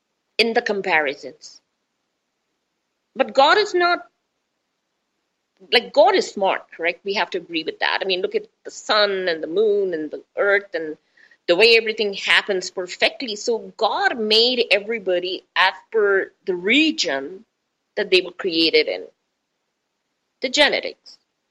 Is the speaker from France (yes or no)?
no; India; I'm Indian and beautiful in an Indian way.